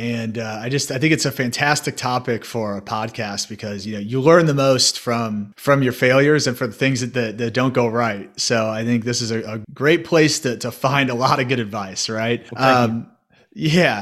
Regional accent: Indianapolis, Indiana, United States; also born or lived in Chicago; So I'm from Indianapolis, Indiana, and it's where I currently live now. I had a stint up in Chicago for about 12 years, but now landed back home.

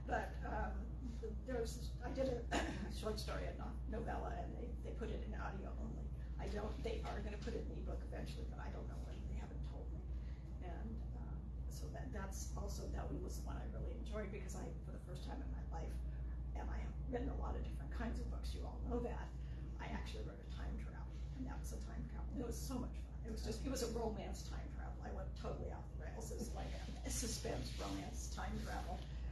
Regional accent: California, United States; I'm from the Bay Area in California, and so my family was all there when I was little

